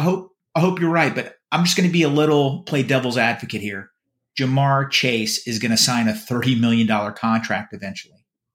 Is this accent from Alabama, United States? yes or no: no; West Virginia, United States; I was raised in West Virginia. NASCAR is big there.